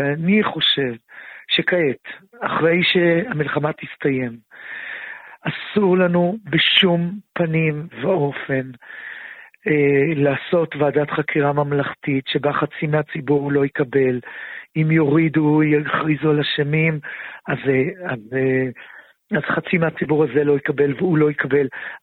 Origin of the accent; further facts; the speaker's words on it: Bnei Brak, Tel Aviv District, Israel; אני יליד בני ברק, גדלתי בבני ברק